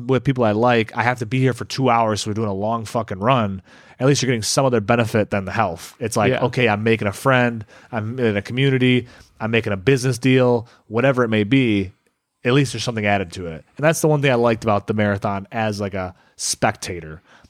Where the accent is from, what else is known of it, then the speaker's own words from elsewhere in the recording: Michigan, United States; Like, listen, we're from Michigan. No one is out being like, hey, brother, let's get together and run.